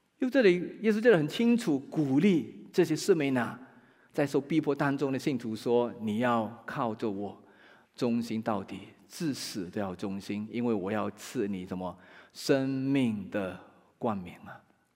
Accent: China; 我们中国人都很喜欢金嘛，特别是纯金哈，99%以上的纯金啊。

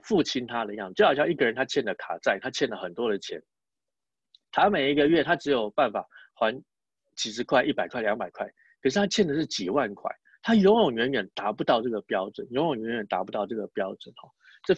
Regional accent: Taiwan; 外邦人像以前我是从台湾来的嘛，那以前在台湾的话

